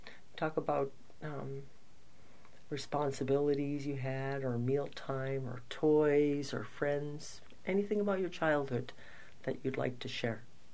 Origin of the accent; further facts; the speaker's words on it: St. George Island, Alaska, United States; born there; I am 63 years old, and I was born on St. George Island.